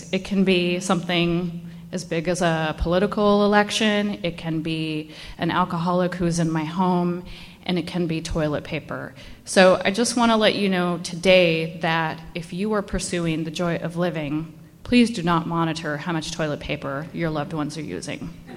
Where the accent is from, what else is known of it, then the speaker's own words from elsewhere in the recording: San Jose, California, United States; also born or lived in Mountain View; I was actually born in Mountain View, California. And I was actually raised for a few years after I was born in Mountain View in San Jose, California.